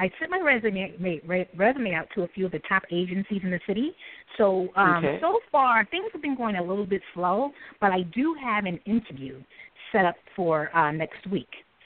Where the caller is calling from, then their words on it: New York City, New York, United States; I'm calling from New York City.